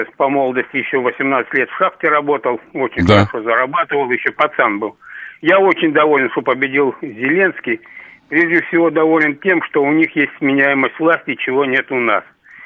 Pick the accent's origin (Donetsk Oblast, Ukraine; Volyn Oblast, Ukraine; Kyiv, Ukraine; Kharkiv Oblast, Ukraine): Donetsk Oblast, Ukraine; Donetsk; moved away as an adult; Я сам родился в Украине